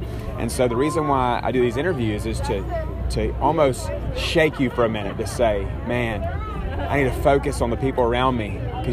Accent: Mobile, Alabama, United States; I grew up in Mobile.

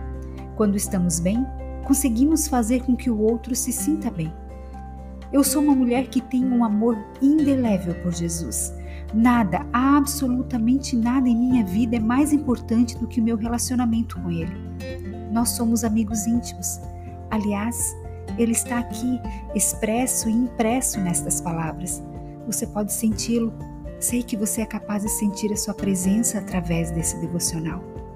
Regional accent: Santa Catarina, Brazil; Eu sou sulista de Santa Catarina, filha de um mecânico que aos 40 tornou-se pastor e aos 70 doutor.

